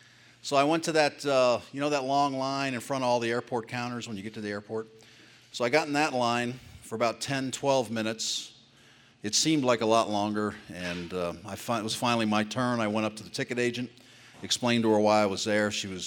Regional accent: England, United Kingdom; born there; But I was born in England. My mom's English. My father was in the military.

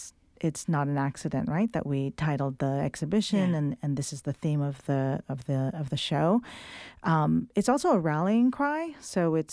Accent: Hawaii, United States; moved away as an adult; so I'm from Hawaii originally, and I moved to the Bay in the 90s to go to school.

